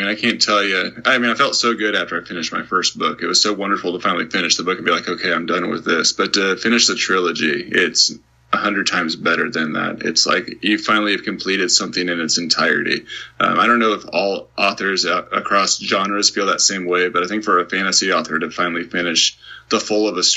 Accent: Kansas, United States; I'm heading back into Kansas, which is my home state this year.

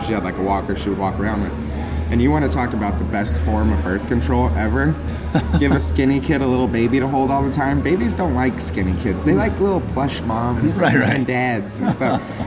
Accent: Imperial Beach, California, United States; And I'm originally from Imperial Beach, so...

